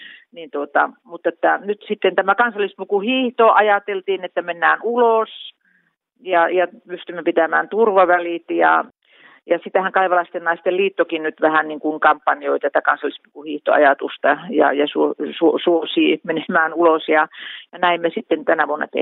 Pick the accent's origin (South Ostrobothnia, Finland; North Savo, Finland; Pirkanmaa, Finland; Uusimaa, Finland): South Ostrobothnia, Finland; Jalasjärvi; born there; Minulla itsellänikin on Etelä-Pohjanmaa, mulla on Jalasjärven puku, olen syntynyt Etelä-Pohjanmaalla Jalasjärvellä